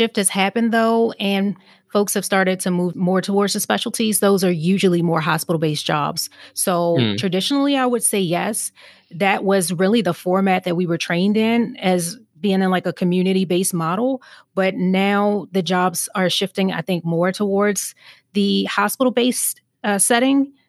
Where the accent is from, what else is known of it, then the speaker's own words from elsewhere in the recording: Baltimore, Maryland, United States; I already said I grew up in Baltimore City. And I grew up in Baltimore City at a time before it was gentrified